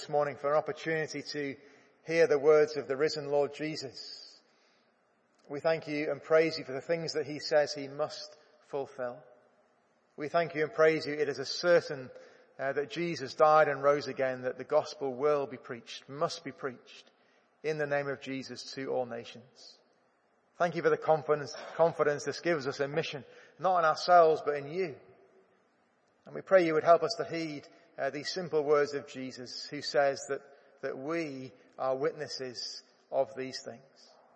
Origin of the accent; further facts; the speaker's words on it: United Kingdom; We're not saying we're better because we're British or something like that.